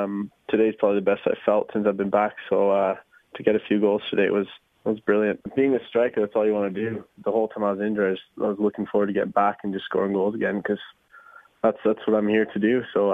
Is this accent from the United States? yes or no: no; Canada; Obviously, I grew up in Canada, so we got to come over here a lot when we were younger.